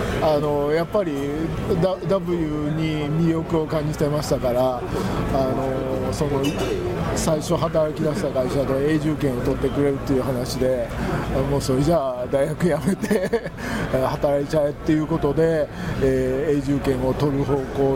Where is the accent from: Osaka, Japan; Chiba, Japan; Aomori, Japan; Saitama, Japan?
Osaka, Japan; moved away as an adult; now in Dallas, United States; 出身は大阪市場なわけです。